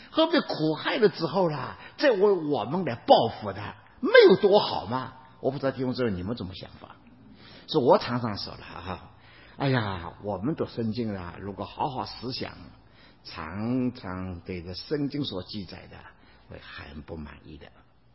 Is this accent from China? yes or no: no; Taiwan; 我说我从台湾来。